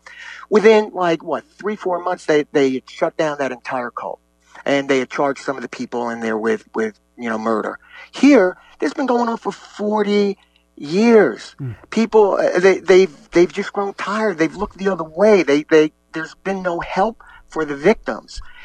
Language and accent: English; Bronx, New York, United States; Well, you know, I grew up in the Bronx, and I grew up in a family where I was taught to question authority